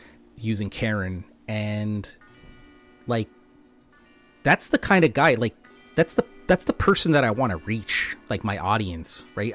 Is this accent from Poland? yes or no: no; Canada; so I'm a Canadian